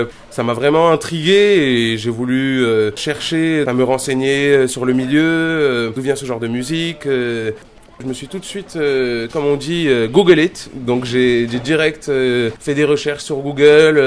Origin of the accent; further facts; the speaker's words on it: Casablanca, Casablanca-Settat, Morocco; also born or lived in Rabat; now in France; J'ai grandi au Maroc, je suis né à Rabat en 1994, je suis resté à Rabat jusqu'à l'âge de mes 7 ans, mes parents se sont séparés, puis je suis allé avec ma mère m'installer à Casablanca.